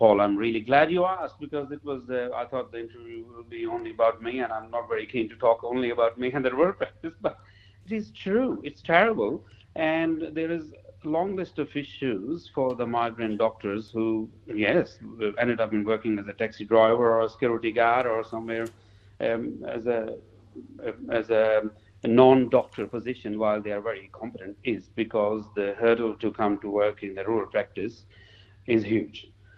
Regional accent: Lahore, Punjab, Pakistan; English is a second language; moved away as an adult; now in Australia; I'm originally from Pakistan, from a city called Lahore, very densely populated and very, very busy. And I did my actual graduation in medicine over there. So I lived in Sydney for a while before I decided to come to rural practice

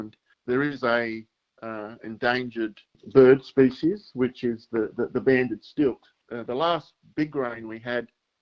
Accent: Port Augusta, South Australia, Australia; I actually are born and raised in Port Augusta the majority of my life. Port Augusta is a part of Kookada's traditional country. It's a large part of South Australia.

